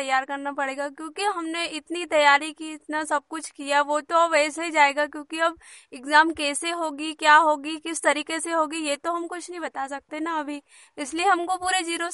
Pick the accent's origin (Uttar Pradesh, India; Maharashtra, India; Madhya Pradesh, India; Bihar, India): Madhya Pradesh, India; Punasa; मैं पुनासा से हूँ।